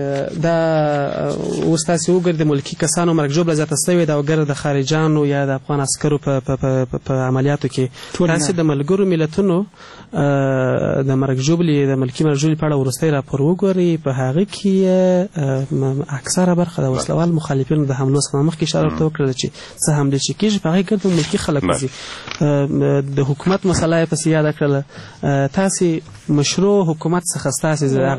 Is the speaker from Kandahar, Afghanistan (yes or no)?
yes; Kandahar, Afghanistan; زه خپل د کندهار يم